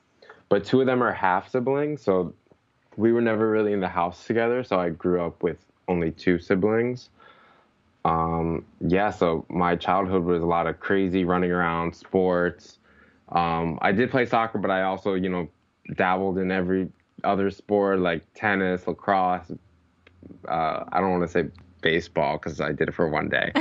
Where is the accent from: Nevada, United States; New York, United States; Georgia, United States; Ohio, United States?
New York, United States; I grew up on Long Island, New York, Suffolk County, hour and 15 minutes on the Long Island Railroad.